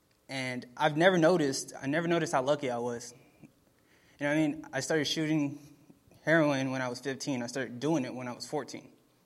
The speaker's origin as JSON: {"language": "English", "town": "Dallas", "region": "Texas", "country": "United States", "said": "I'm from Dallas, Texas. I'm 22 years old."}